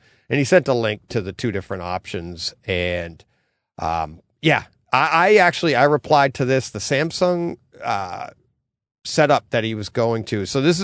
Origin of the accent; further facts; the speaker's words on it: Boston, Massachusetts, United States; accent: Boston; that's my Boston accent, wicked nervous.